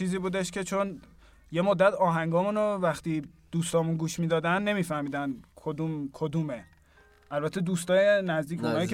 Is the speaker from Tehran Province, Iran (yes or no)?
yes; Tehran, Tehran Province, Iran; گفتم اه منم ونکم. کدوم سمت ونک؟